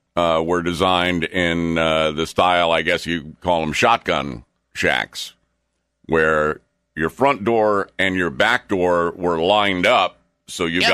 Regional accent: Daytona Beach, Florida, United States; born there; When I was born in 66 in Daytona Beach, the cars I was in did not have air conditioning.

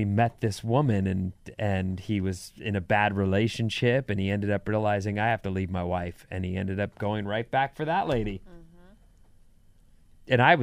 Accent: Casper, Wyoming, United States; The eclipse line is in my hometown, Casper, Wyoming. The whole tiny town is going to be double in size.

